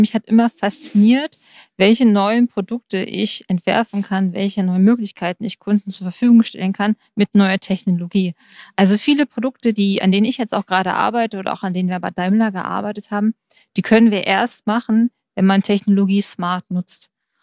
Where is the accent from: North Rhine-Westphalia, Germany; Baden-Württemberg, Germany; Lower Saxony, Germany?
Baden-Württemberg, Germany; ich komme aus dem Schwarzwald ursprünglich.